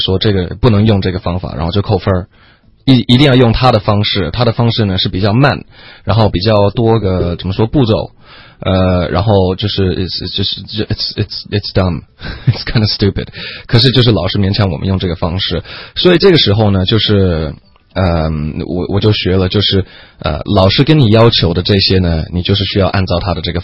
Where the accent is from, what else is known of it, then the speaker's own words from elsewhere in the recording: United States; 我可以就是分享一下我自己在美国长大的时候呢，经常也会经历这种的问题